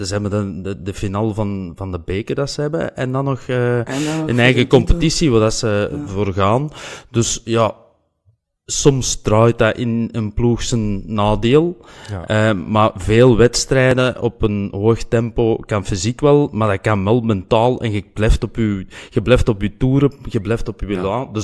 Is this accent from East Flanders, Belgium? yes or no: no; Limburg, Belgium; Allee, hoop ik een beetje als Limburger, die mogen erbij zijn.